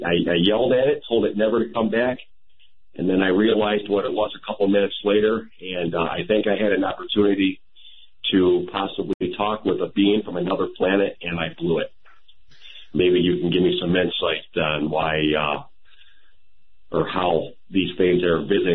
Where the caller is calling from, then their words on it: Lockport, New York, United States; I am calling from Lockport, New York.